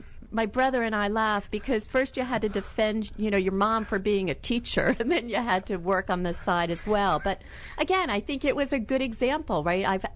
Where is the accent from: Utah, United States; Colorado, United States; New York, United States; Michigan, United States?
New York, United States; New York City; I'm from New York City.